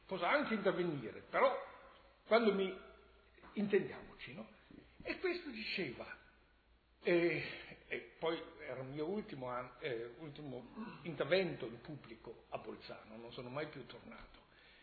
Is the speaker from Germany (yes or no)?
yes; Germany; Italian is a second language; Io sono tedesco